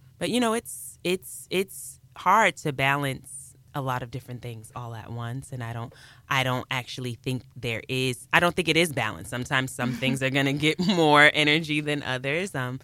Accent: Harlem, New York, United States; I'm from Harlem, New York, but I live just outside of Philly.

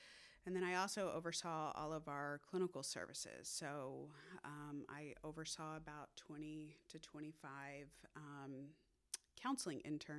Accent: Oklahoma, United States; now in Dallas, United States; Yeah, so I'm actually an Oklahoma girl, born and raised. I graduated from the University of Oklahoma, and then once I finished with my bachelor's degree, I moved down here to Dallas

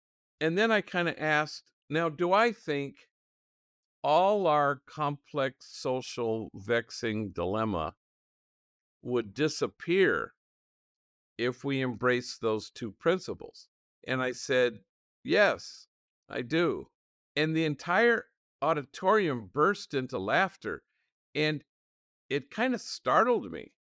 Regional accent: Los Angeles, California, United States; I mean, I'm 70 years old. I was born and raised in Los Angeles.

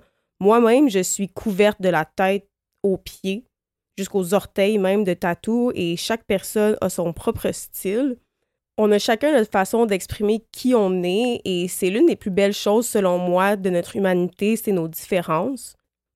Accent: Quebec, Canada; je suis canadienne, française, québécoise et je n'ai pas l'accent allemand et je ne sais pas parler allemand, absolument pas.

